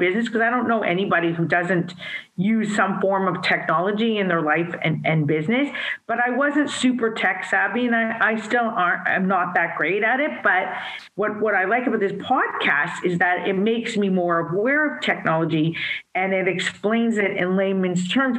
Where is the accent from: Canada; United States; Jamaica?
Canada; I'm a Canadian in Toronto